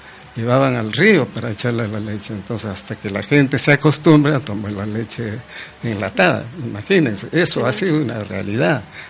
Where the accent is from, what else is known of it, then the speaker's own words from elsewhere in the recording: Huaraz, Ancash, Peru; yo soy de Huaraz, en Huaraz había dos farmacias